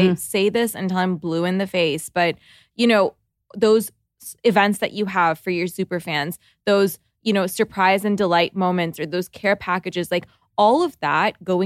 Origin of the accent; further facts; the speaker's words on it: Toronto, Ontario, Canada; because we're from Toronto